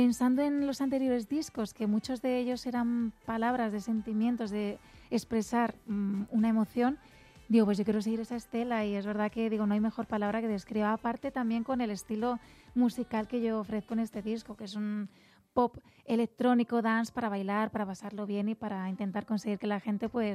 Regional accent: Madrid, Community of Madrid, Spain; Sí, de Madrid, Madrid.

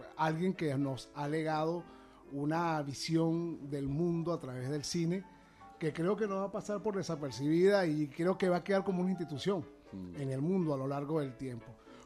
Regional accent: Madrid, Community of Madrid, Spain; Soy de Madrid.

